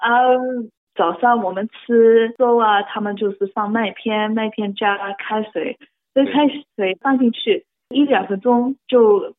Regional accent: New Zealand; 但是我是新西兰长大的

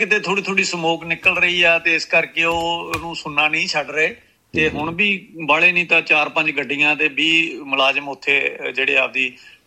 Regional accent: Ghabaddi, Punjab, India; now in United States; ਪੰਜਾਬ ਤੋਂ ਜੀ ਲੁਧਿਆਣੇ ਤੋਂ ਘਬੱਦੀ ਪਿੰਡ ਆ ਜੀ ਆਪਣਾ

